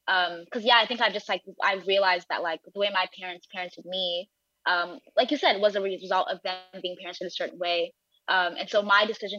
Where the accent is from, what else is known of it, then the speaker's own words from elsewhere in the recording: United States; My parents are immigrants. I'm Nigerian American.